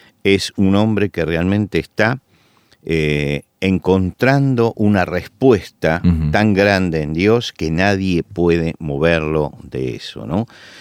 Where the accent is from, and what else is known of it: Argentina